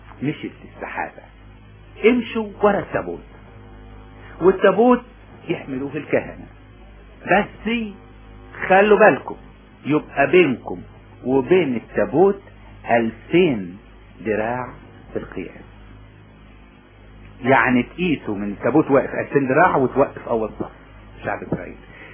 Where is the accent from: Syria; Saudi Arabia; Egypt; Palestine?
Egypt; Upper Egypt; يعني في مثل عندنا في الصعيد يقولك انت تريد وانا اريد والله يفعل ما يريد